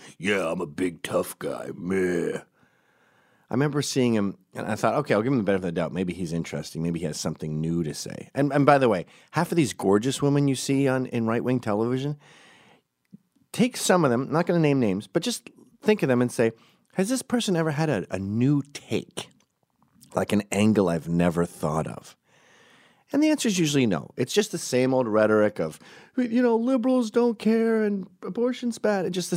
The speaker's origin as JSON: {"language": "English", "region": "Scotland", "country": "United Kingdom", "said": "I'm Scottish."}